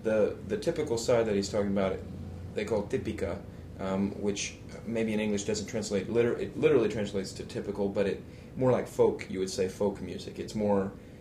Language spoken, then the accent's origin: English; Oklahoma, United States; now in Miami, United States; So, I'm I'm from Oklahoma. I came to the University of Miami to do my master's degree, and I have been here for 2 years since then